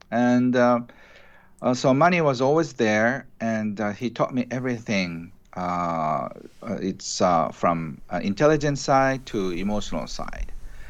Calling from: Tokyo, Japan; I'm doing this from Tokyo. It's almost like the other side of the planet.

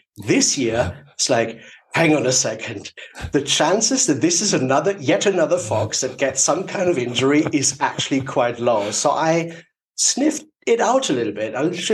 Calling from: South East England, United Kingdom; I live in a forest. I'm very lucky. It's in the Surrey Hills in the south of England, Europe.

